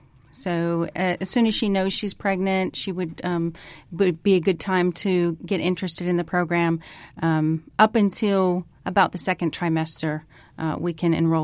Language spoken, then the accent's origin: English; Minnesota, United States; also born or lived in East Africa; Originally, I'm from Minnesota, so I'm a northern girl. And then I spent a lot of time in East Africa, so had a lot of time overseas, especially growing up.